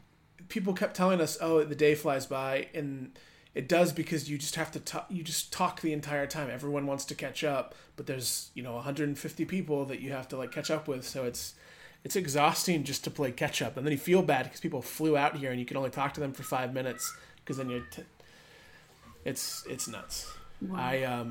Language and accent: English; Oklahoma, United States; I come from Oklahoma, so there's sort of a, people get married a lot younger in Oklahoma.